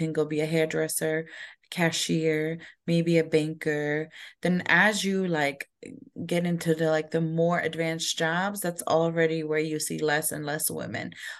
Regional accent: Germany; And even, you know, I grew up in Germany.

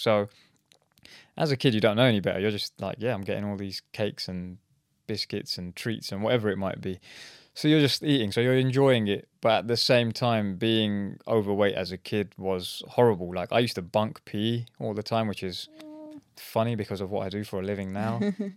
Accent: United Kingdom; when we go to India, they see us as British people. They don't see us as Indians. And when we're here, they don't see us as British people. They see us as Indians.

